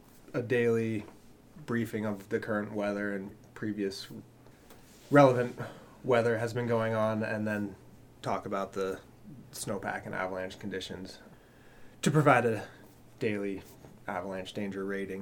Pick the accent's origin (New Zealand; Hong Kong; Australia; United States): United States; Colorado; moved away as an adult; now in Montana, United States; I grew up in Colorado outside of Boulder in the Front Range there.